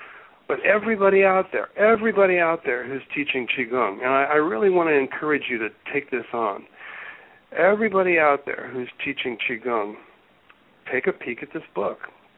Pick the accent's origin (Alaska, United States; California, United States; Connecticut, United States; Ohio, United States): Ohio, United States; Cincinnati; born there; I want to just announce to everybody out there, I was born in Cincinnati.